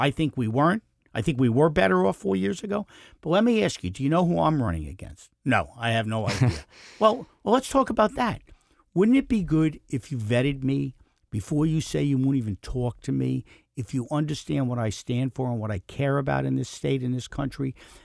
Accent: Queens, New York, United States; I'm a kid from Queens, grew up in a one-bedroom apartment.

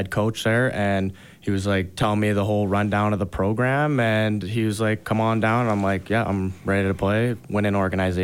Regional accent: Canada; now in Park City, United States; I came from Saskatchewan, BC

